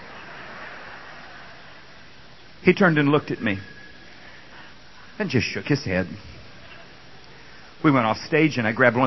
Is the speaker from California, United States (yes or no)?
yes; California, United States; and I'm from California